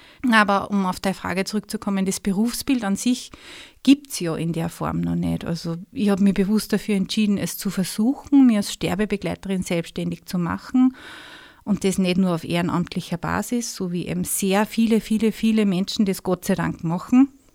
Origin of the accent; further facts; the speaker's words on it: Austria; in unserer Gesellschaft oder auch bei uns in Österreich